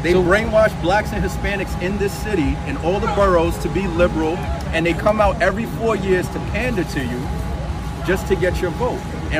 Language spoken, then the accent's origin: English; Brooklyn, New York, United States; also born or lived in Staten Island; In the city, in Brooklyn.